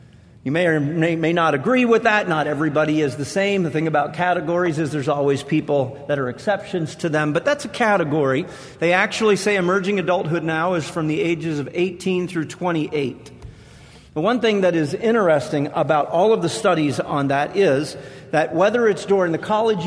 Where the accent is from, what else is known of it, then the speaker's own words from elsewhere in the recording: Nova Scotia, Canada; And where I grew up in Nova Scotia, Canada, there was an event that gripped the nation every Saturday night.